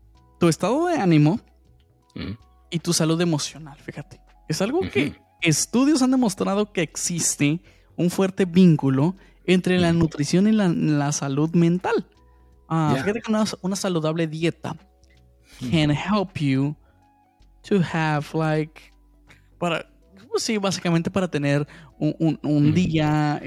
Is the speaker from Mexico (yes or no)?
yes; Mexico; yo soy bien mexicano